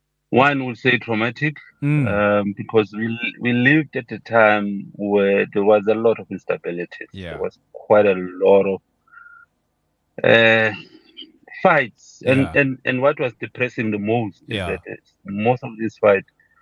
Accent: Durban, KwaZulu-Natal, South Africa; that Zulu part of me. So, I am from Durban.

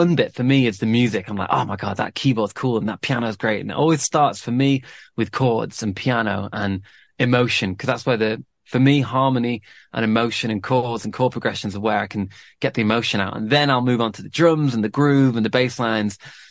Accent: Manchester, North West England, United Kingdom; growing up in Manchester, I wasn't really, well, I was around musicians

